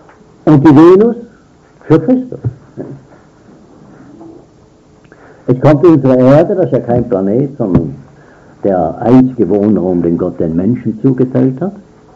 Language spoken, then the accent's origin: German; Switzerland; Bei uns in der Schweiz haben die Eisenhandlungen, also meistens auch Haushaltungsgeschäfte, Eisenhandlungen, das Zeichen, das astronomische Zeichen des Mars.